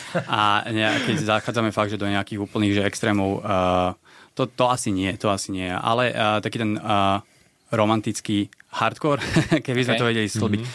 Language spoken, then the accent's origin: Slovak; Malacky, Bratislava Region, Slovakia; also born or lived in Switzerland; pochádzam z Malaciek a 14 rokov som žil mimo Slovenska. Pred 3 rokmi sme sa vrátili.